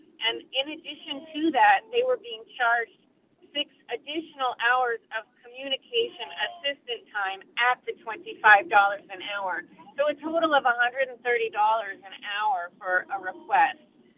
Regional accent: Winterport, Maine, United States; I'm from Winterport.

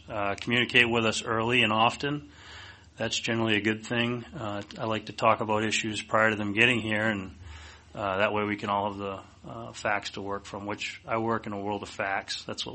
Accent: Gray, Maine, United States; We had two gravel pits in Gray. I grew up in Gray.

